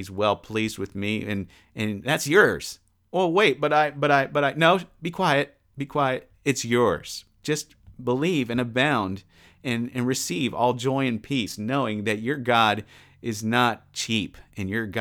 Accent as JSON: {"language": "English", "region": "Mississippi", "country": "United States", "said": "There I am from Mississippi. Ain't."}